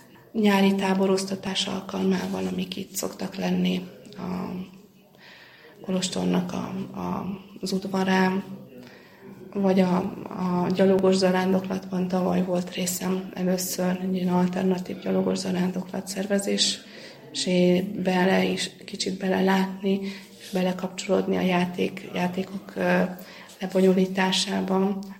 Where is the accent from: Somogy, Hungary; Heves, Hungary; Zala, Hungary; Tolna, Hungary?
Somogy, Hungary; Tehát, hogy én somogyi vagyok